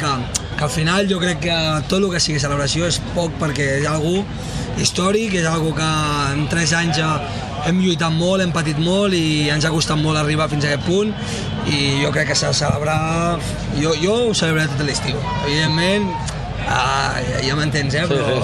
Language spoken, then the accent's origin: Catalan; Girona, Catalonia, Spain; al final aquí som de Girona i la gent vota